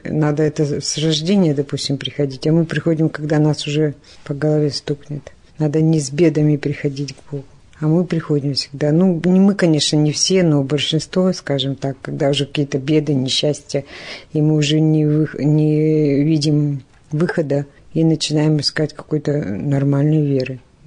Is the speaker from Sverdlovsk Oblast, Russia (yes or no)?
yes; Yekaterinburg, Sverdlovsk Oblast, Russia; Я на Кубани похоронила мужа и приехала сюда, вернулась к детям. Родом я из Свердловска.